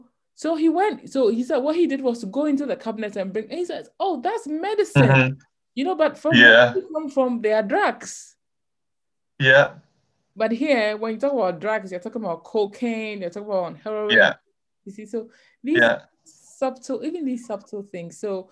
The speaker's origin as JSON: {"language": "English", "country": "Ghana", "said": "I'm Ghanaian, you know, and for us, we'll say drugs for medicine."}